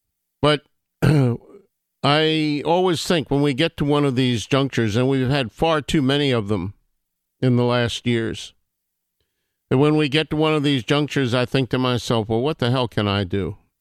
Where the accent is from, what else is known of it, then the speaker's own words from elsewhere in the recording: United States; All I'm going to say is that I am ashamed as an American.